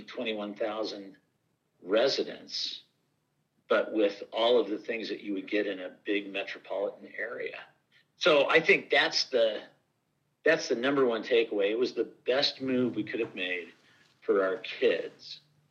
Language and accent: English; Colorado, United States; now in Jackson, United States; Well, I'm from Colorado, and I was born and raised in the same county, Grand County, Colorado, which is basically between Berthoud Pass and Rabbit Ears Pass.